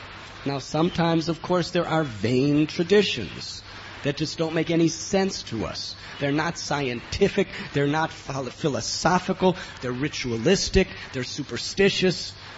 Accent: United States; I was brought up in the United States of America in a moderately wealthy family where we had anything, anytime

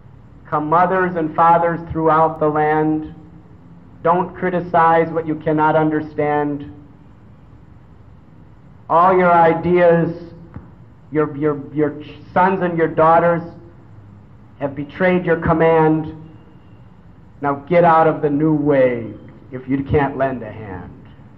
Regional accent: United States; When I was growing up in America, in my teens, there was a mantra.

